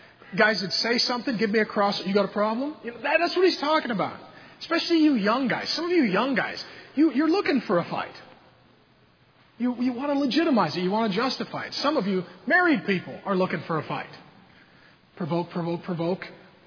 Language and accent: English; Ireland; I'm Irish. We have two emotions.